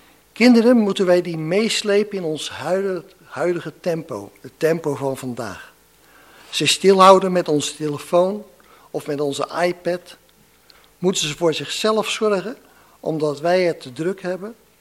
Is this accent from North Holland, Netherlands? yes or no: no; Rotterdam, South Holland, Netherlands; ik kom uit Rotterdam-Noord. Ik ben daar ouderling